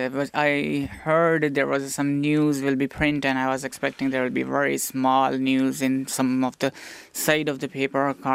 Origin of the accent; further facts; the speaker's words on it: Karachi, Sindh, Pakistan; now in Ireland; I'm originally from Pakistan. The city is Karachi.